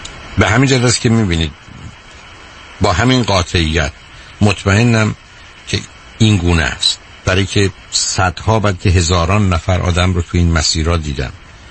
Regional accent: Iran; moved away as an adult; now in United States; من 2 سال قبل از انقلاب، چون از نظر من انقلاب حتمی و قطعی بود، از ایران آمدم و هرگز امکان نداشت یک صدم من بگم من بیشتر عمرم رو، یعنی 40 سالم رو من تو امریکا گذروندم و در ایران 30 سال بودم.

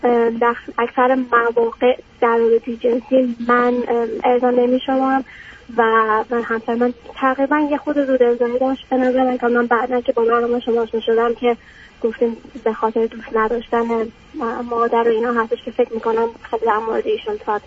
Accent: Iran; moved away as an adult; now in United States; ما بعد از ازدواجمون بلافاصله مهاجرت کردیم، از ایران اومدیم بیرون

